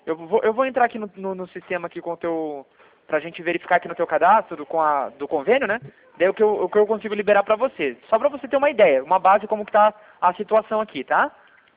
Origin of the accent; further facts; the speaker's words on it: Curitiba, Paraná, Brazil; Eu sou aqui de Curitiba, tá?